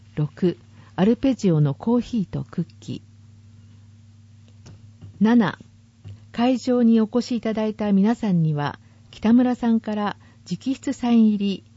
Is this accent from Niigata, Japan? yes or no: yes; Ojiya, Niigata, Japan; 私も将来は地元に帰って生活したいと思っています。私は中越大震災の少し前に生まれて、ちょうど退院した日に地震があって